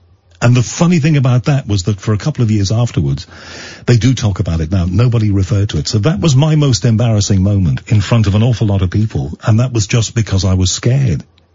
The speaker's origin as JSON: {"language": "English", "town": "Liverpool", "region": "North West England", "country": "United Kingdom", "said": "he's from Liverpool, I'm from Liverpool."}